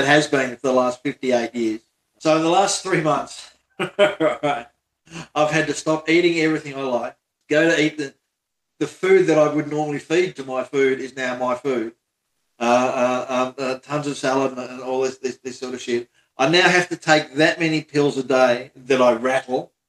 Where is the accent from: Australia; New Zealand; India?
Australia; also born or lived in Melbourne, Australia; We are far too obsessed with sport and drinking, but that's one of the things about being Australian.